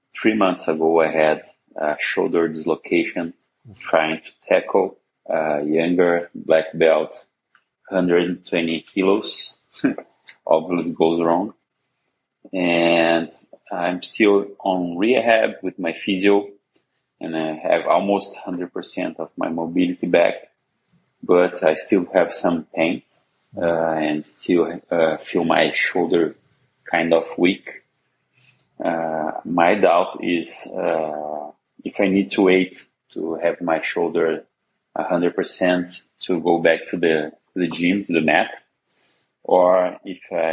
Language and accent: English; Porto Alegre, Rio Grande do Sul, Brazil; English is a second language; from Porto Alegre, south of Brazil.